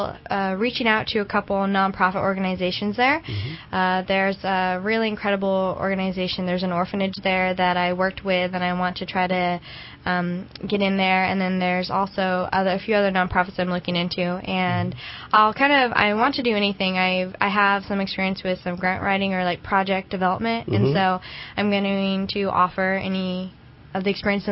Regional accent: United States; I think that growing up in America, we're a very independent culture, and I think sometimes we lack that interdependency.

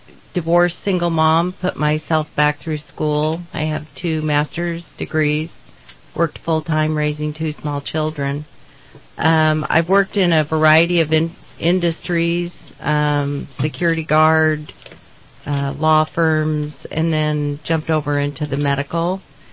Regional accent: Oregon, United States; also born or lived in Portland; I was born and raised in Oregon, Eastern Oregon, lived in Portland for about 30 years.

